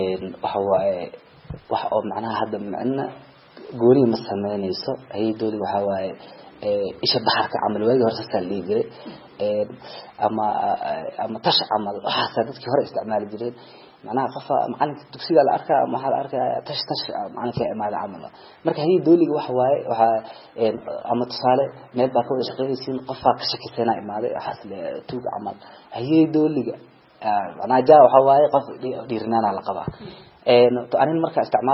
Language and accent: Somali; Mogadishu, Banaadir, Somalia; waxaan ku dhashay Soomaaliya gaar ahaan magaalada Muqdisho degmada Yaqsi isla meeshaas ku soo barbaaray